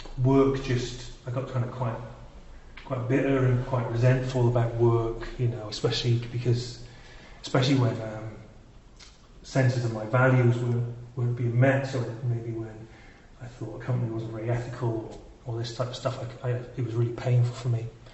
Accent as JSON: {"language": "English", "region": "Wales", "country": "United Kingdom", "said": "I'm from Wales"}